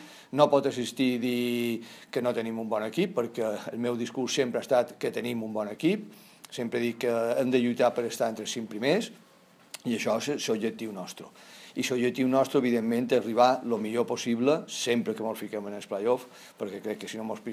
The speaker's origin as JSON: {"language": "Catalan", "region": "Balearic Islands", "country": "Spain", "said": "aquí a Son Moix, com a mallorquí, a Palma"}